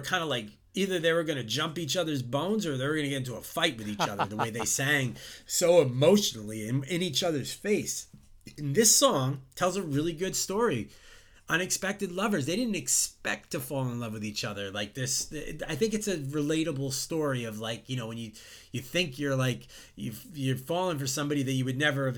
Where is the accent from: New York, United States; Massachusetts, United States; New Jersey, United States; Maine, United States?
New York, United States; Long Island; Followed up with a group that I did growing up in the New York metro area in Long Island.